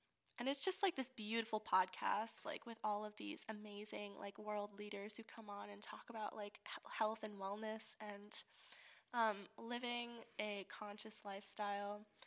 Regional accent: Raleigh, North Carolina, United States; which I'm from Raleigh, North Carolina, if nobody figured that out.

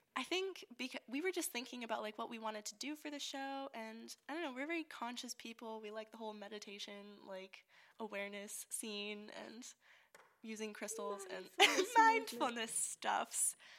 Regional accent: Raleigh, North Carolina, United States; which I'm from Raleigh, North Carolina, if nobody figured that out.

